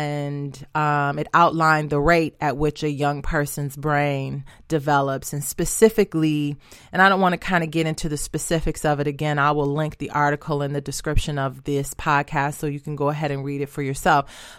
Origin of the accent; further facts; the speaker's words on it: Detroit, Michigan, United States; And as you all know, I'm from Detroit.